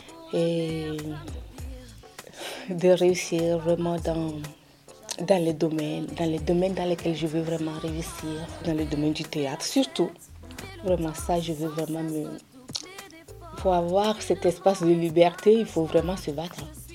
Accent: Togo; now in France; je viens du Togo. Je suis ici en France depuis 2015.

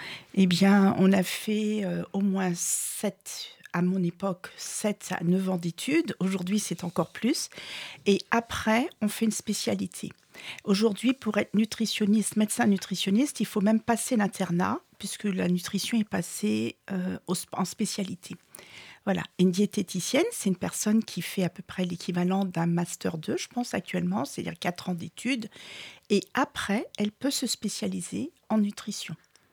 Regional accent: Martinique, France; peut-être parce que je suis originaire de la Martinique.

